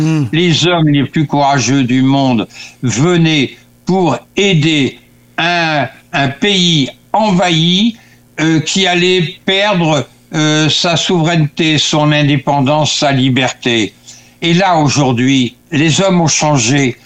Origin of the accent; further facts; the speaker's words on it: Normandy, France; Moi, je suis normand d'origine